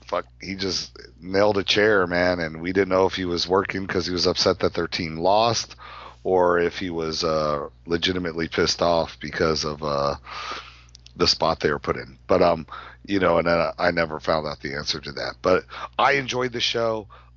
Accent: Texas, United States; Because I'm from Texas, from the South, where we're hospitable.

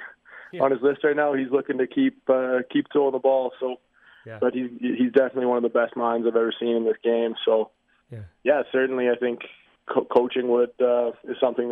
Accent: Regina, Saskatchewan, Canada; I'm from Regina. My entire family's from Regina.

